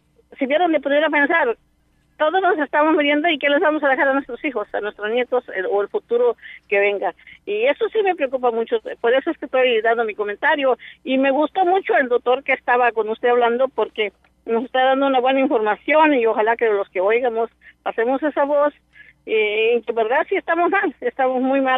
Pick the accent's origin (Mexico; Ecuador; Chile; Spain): Mexico; moved away; yo me crié allá en México con mis padres, que disfrutábamos la hermosura de los campos